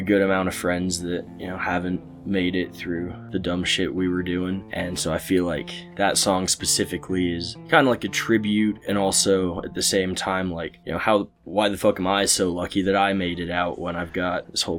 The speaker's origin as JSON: {"language": "English", "town": "Logan", "region": "Utah", "country": "United States", "tie": "born or raised there", "also_born_or_lived": "Rexburg, Idaho", "said": "Yeah, so I grew up in Logan, and then my dad went up to Rexburg to visit my aunt, and he was like, this place is awesome. So he moved us there, and so I was stuck there for like 11 years"}